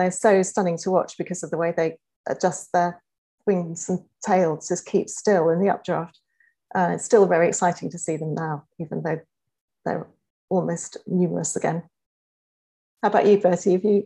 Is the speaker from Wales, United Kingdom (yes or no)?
yes; Aberystwyth, Wales, United Kingdom; I grew up in Aberystwyth in Wales.